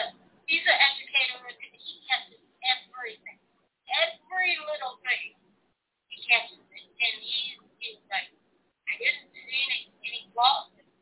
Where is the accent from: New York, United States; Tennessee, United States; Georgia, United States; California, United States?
Georgia, United States; Atlanta; because we're from Atlanta and a lot of the things take place in Atlanta